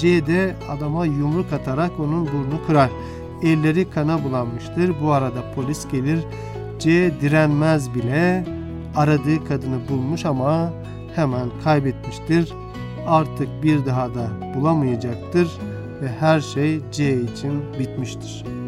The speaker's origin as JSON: {"language": "Turkish", "region": "Ankara", "country": "Turkey", "said": "Biz de bir Ankaralı olarak tabii hemen bu habere ilgi göstermemizin sebebi"}